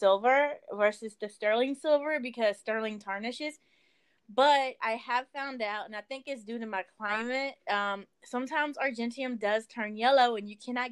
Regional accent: Shreveport, Louisiana, United States; I'm from Shreveport, so that's

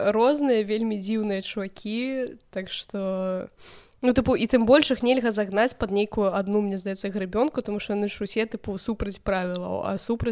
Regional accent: Serabranka, Minsk Region, Belarus; Я проста вырасла ў Серабранцы

